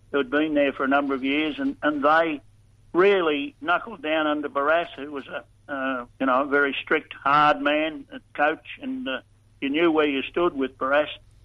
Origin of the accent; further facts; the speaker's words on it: Casterton, Victoria, Australia; born there; Well, I was born in Casterton in the Western District